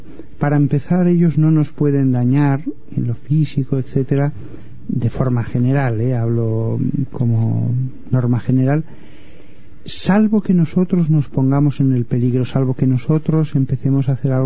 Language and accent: Spanish; Barbastro, Aragon, Spain; Yo recuerdo en Barbastro, de donde yo soy, y en los pueblos de alrededor